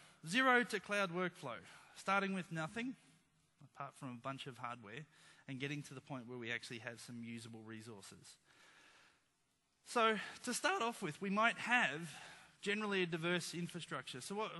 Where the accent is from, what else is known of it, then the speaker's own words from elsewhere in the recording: Brisbane, Queensland, Australia; I am from Brisbane, so just up the road.